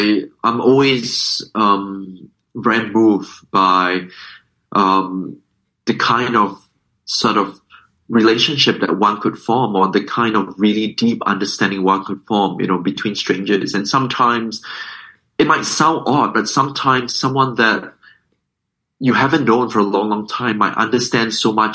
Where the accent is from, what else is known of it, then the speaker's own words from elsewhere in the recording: Singapore; now in London, United Kingdom; I grew up in Singapore, but I've traveled a lot. You know, I live in London for, 15 over years.